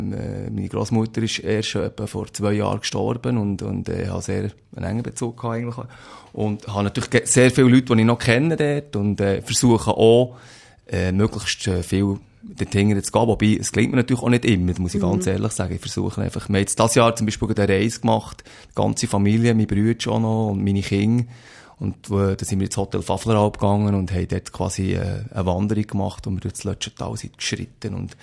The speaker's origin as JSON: {"language": "German", "region": "Valais", "country": "Switzerland", "tie": "born or raised there"}